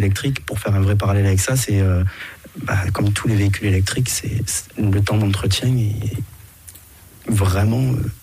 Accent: Manosque, Provence-Alpes-Côte d'Azur, France; now in Nièvre, France; Je viens des Gorges du Verdon. Je suis né à Manosque, oui. Dans une formidable et très belle région.

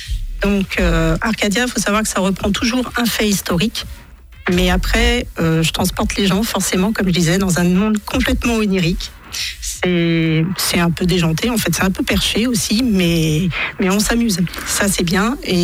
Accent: Île-de-France, France; Moi, je viens de Seine-et-Marne. Moi, je viens de Seine-et-Marne.

